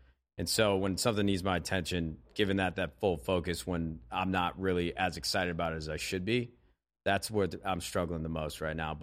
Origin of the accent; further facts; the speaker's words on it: Palos Hills, Illinois, United States; I grew up in Chicago, Illinois. You know, some people are sticklers about saying I'm from the city. I'm like 20 minutes outside, south side, Palos Hills